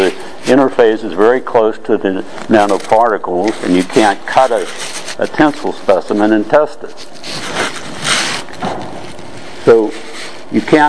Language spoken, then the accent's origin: English; United States; now in Hong Kong; I'm an American. Well, I show here Berlin, but I live in Hong Kong as well.